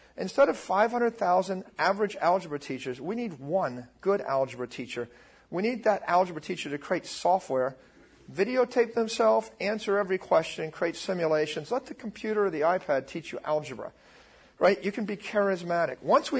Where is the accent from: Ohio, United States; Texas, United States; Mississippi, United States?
Ohio, United States; Dayton; By the way, I went to Fairborn High School. I grew up outside of Dayton